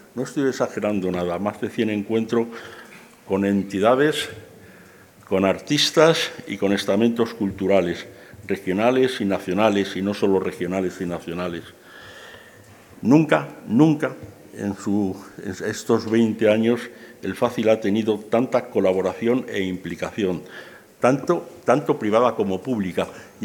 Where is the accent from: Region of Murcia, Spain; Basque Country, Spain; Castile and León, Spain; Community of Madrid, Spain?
Castile and León, Spain; Béjar; De alguna manera es mi ciudad. Yo soy de Béjar